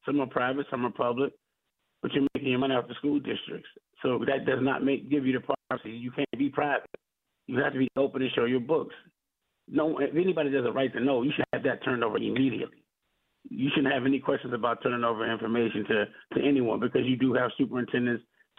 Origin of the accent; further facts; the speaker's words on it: Aliquippa, Pennsylvania, United States; We are from Aliquippa. We will play football, and we will do it.